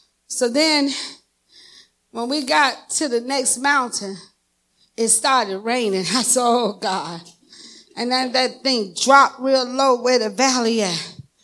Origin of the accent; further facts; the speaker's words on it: Nigeria; So if you're Nigerian, I'm Nigerian, so we're comfortable.